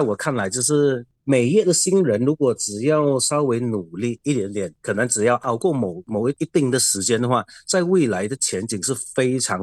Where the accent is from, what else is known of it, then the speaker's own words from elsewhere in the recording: Miri, Sarawak, Malaysia; 我是来自美里的